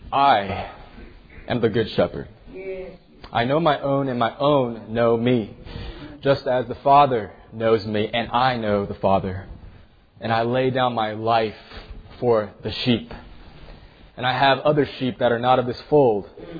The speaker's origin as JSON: {"language": "English", "town": "Louisville", "region": "Kentucky", "country": "United States", "said": "I'm from Louisville, Kentucky"}